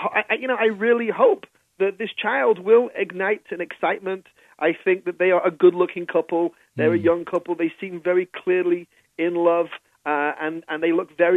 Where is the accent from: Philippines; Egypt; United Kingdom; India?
United Kingdom; England; now in Brooklyn, United States; in sunny Brooklyn, but I am English and I grew up in England.